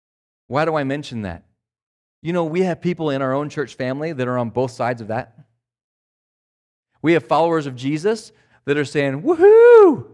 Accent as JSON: {"language": "English", "country": "United States", "said": "Remember, I've been here 15 years, but I'm an American, right?"}